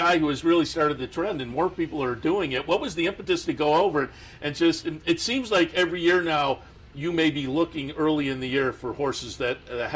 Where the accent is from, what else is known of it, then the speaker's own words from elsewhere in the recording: United States; As an American racing fan, it's fun to watch your horses and now some of the other Americans going over and taking on